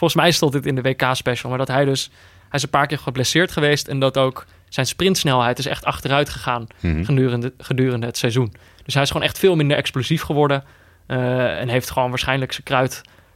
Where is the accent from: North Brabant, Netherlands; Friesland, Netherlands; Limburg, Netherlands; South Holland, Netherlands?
North Brabant, Netherlands; Nou ja, ik ben in Brabant opgegroeid.